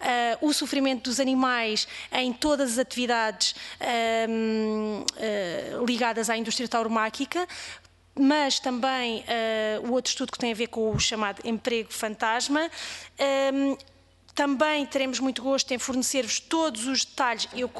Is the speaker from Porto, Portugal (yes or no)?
no; Algarve, Portugal; não é porque eu sou do Algarve ou não é porque há essa tradição no Algarve